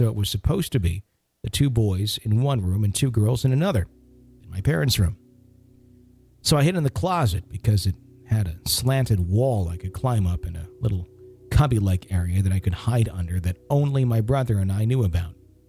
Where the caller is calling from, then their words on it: Virginia, United States; from Central Virginia.